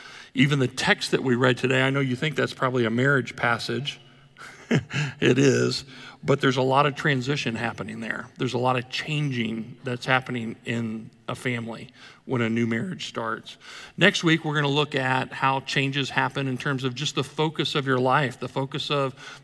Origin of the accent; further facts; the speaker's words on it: Dallas-Fort Worth, Texas, United States; I grew up right here in the Dallas-Fort Worth area.